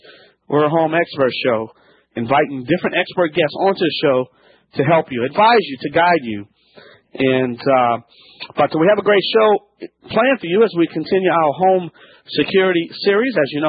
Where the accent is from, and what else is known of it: Louisiana, United States